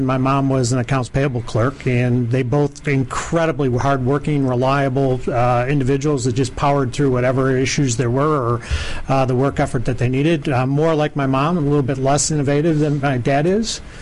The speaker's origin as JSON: {"language": "English", "town": "Chicago", "region": "Illinois", "country": "United States", "said": "Chicago, Illinois."}